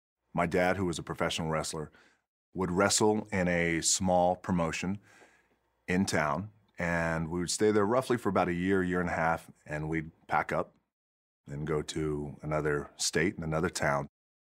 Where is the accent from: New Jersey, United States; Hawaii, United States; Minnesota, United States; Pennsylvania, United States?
Hawaii, United States; half black and half Samoan, and we had a lot of strong roots in Hawaii. And so I did a lot of my growing up in Hawaii.